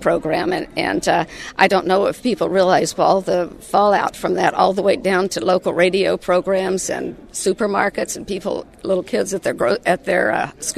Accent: Arizona, United States; Yes, sir. I'm from Southern Arizona. Our ranch is down right on the border with Mexico.

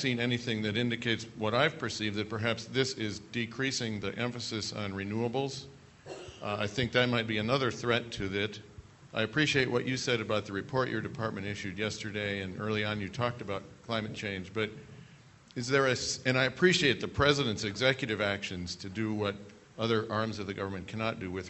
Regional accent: Pennsylvania, United States; I'm from Pennsylvania. They frack everything that stands still very long.

